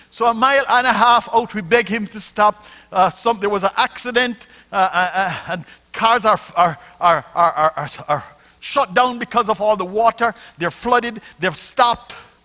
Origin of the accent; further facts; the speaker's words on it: Jamaica; But guess what? Being Jamaican, you've met a few of us and you know we're crazy.